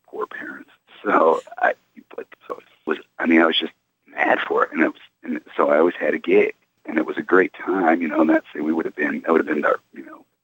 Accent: Massillon, Ohio, United States; Then in Wadsworth, Ohio, I grew up in Massillon, Ohio

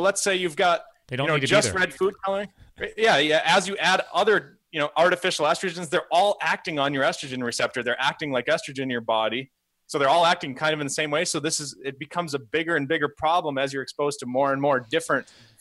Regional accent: Minnesota, United States; I mean, I used to live next to a soybean field growing up in Minnesota. That's why I moved back to Minnesota, by the way. My family's here.

